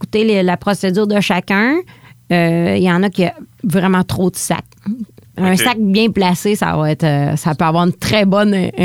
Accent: Quebec, Canada; accent: Lac-Saint-Jean; je garde quand même ma touche très Lac-Saint-Jean. Mon accent est présent. J'ai des expressions du Lac-Saint-Jean dans mon humour, dans ma façon d'être au quotidien.

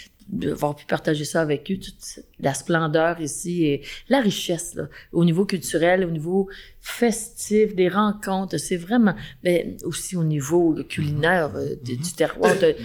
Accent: Saint-Sulpice, Quebec, Canada; Moi, je suis née, en fait, j'ai grandi dans la Naudière, à Saint-Sulpice, précisément. Par la suite, j'ai eu un autre 25 ans à la Valdrie, donc le village voisin. Mais j'ai toujours travaillé à Montréal.

